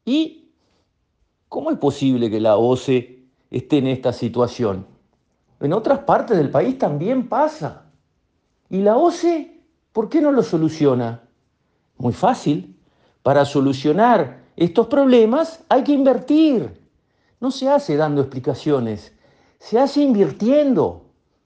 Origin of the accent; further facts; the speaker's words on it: Uruguay; que somos todos los uruguayos